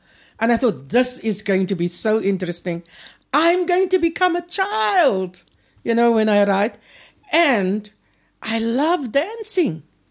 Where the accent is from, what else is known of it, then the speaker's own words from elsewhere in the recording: South Africa; first language Afrikaans; English is a second language; Yes, reading in Afrikaans was the freedom that I got. Afrikaans is my mother tongue. It sits in my body.